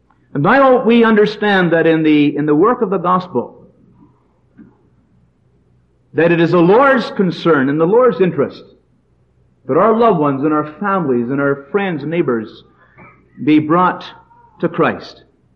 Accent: Vancouver, British Columbia, Canada; growing up in Vancouver years ago was a sense that God had something in mind for me.

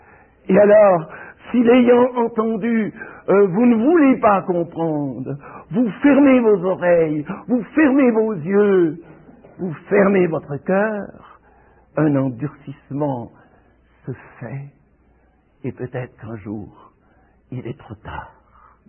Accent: Switzerland; born there; pourquoi mes ancêtres, persécutés parce qu'ils lisaient la Bible, se sont enfuis en Suisse, et que je suis né en Suisse. Mais comme je dis quelquefois, mes racines sont françaises.

